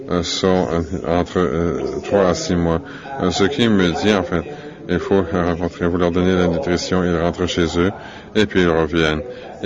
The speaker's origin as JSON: {"language": "French", "country": "Eswatini", "tie": "born or raised there", "said": "Je suis Swazi. Je suis né au Swaziland. J'habite au Swaziland."}